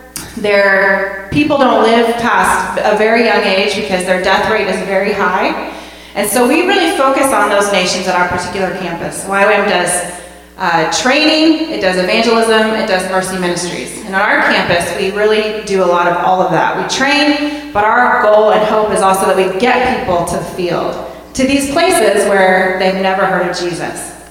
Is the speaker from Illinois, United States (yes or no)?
no; Colorado Springs, Colorado, United States; So we're actually from Colorado Springs. My husband leads the campus there in Colorado Springs.